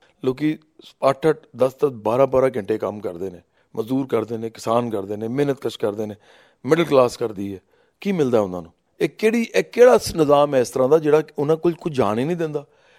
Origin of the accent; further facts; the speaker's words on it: Lahore, Punjab, Pakistan; ਲਾਹੌਰ ਦਾ ਹੀ ਹਾਂ ਮੈਂ, ਪ੍ਰੋਪਰ ਲਾਹੌਰ ਸ਼ਹਿਰ ਦਾ ਵਾਸੀ ਹਾਂ। ਮੇਰੇ ਵਾਲਿਦ ਸਾਹਿਬ ਦੀ ਜਿਹੜੀ ਫੈਮਿਲੀ ਹੈ, ਮੇਰੇ ਦਾਦਾ ਪੜਦਾਦਾ, ਜਿੱਥੋਂ ਤੱਕ ਅਸੀਂ ਜਾਂਦੇ ਹਾਂ ਤਾਂ ਸਾਰੇ ਲਾਹੌਰ ਦੇ ਸਨ। ਇਸ ਵਾਸਤੇ ਅਸੀਂ ਤਾਂ ਇਸ ਮਾਮਲੇ 'ਚ ਤਾਂ ਪੱਕੇ ਲਾਹੌਰੀ ਹੈਗੇ ਹਾਂ।